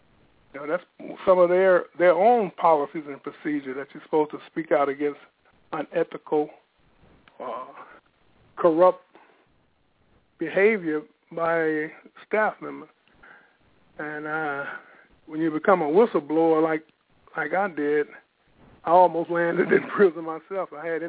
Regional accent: Mississippi, United States; I was brought up in Mississippi, and, you know, Mississippi had a storied history about social injustice.

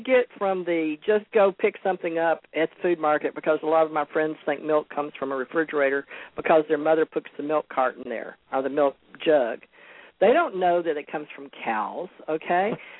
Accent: the South, United States; And I'm from the South. I love my humor.

